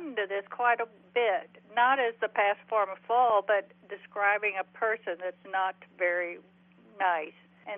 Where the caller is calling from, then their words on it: Tennessee, United States; I'm calling from Northeast Tennessee, from Clinch Mountain.